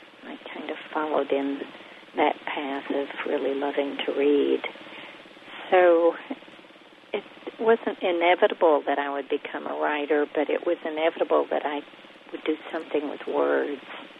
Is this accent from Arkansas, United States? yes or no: yes; Arkansas, United States; I went to public schools in the Ozarks, small town public schools and state schools.